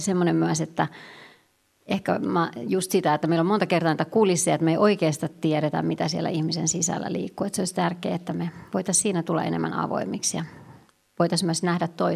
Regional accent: Tampere, Pirkanmaa, Finland; Mun juuret on Ikaalisissa. Mä oon tästä, mutta oon asunut jo pitkään.

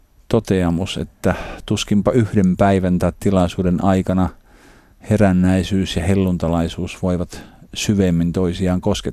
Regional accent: Nilsiä, North Savo, Finland; olen kotoisin Savosta, Nilsiästä, herännäisyyden sydänmailta, jossa ukko Paavo Ruotsalainen aikanaan asui

